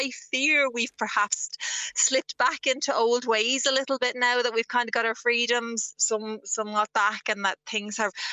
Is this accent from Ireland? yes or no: yes; Tallaght, Leinster, Ireland; I'm from Tallaght originally